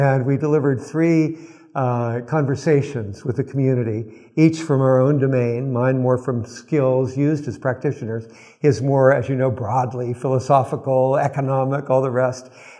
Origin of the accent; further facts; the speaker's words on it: West Virginia, United States; I was born in West Virginia, and I grew up on the Ohio-West Virginia border